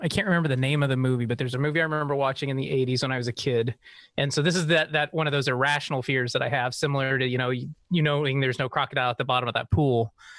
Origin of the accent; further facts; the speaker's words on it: Kansas, United States; growing up in Kansas, you don't really get to the benefit of just having that fear